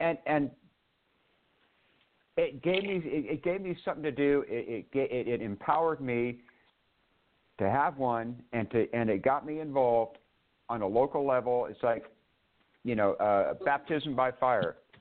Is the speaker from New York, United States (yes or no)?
no; California, United States; now in Arizona, United States; I'm in Arizona and I grew up in California. That's where I got my first pit bull.